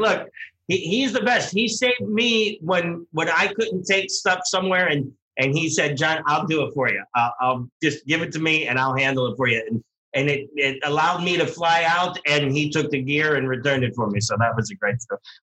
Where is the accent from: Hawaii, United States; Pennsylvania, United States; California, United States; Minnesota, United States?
Pennsylvania, United States; Pittsburgh; maybe I'll make my trip from New Jersey out to my hometown area in Pittsburgh